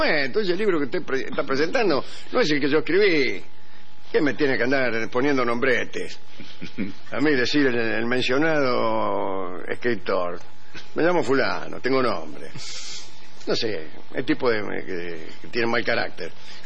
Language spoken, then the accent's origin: Spanish; Argentina; Yo también soy argentino